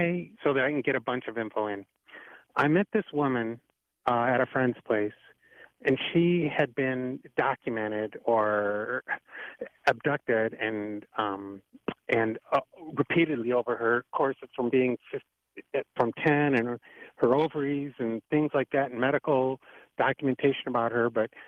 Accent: Las Vegas, Nevada, United States; I grew up in Vegas, so this was all in Vegas.

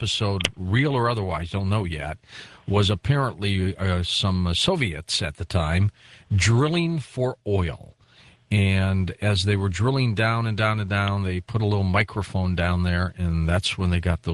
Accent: Detroit, Michigan, United States; Kidding, those of you in Wisconsin, but I am from Detroit.

